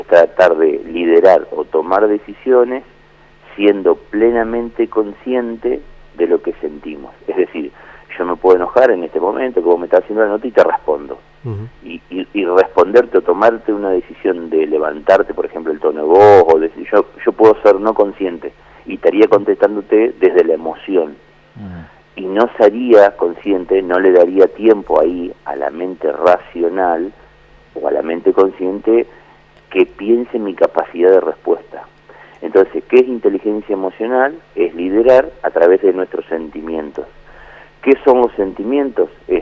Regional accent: Nogoyá, Entre Ríos, Argentina; yo soy sí oriundo de Nogoyá, estudié en Paraná

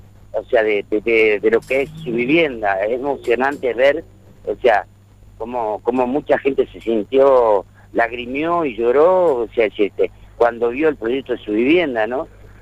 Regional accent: Uruguay; moved away; nosotros somos un grupo de artistas, o sea, que venimos de Uruguay en el año 90.

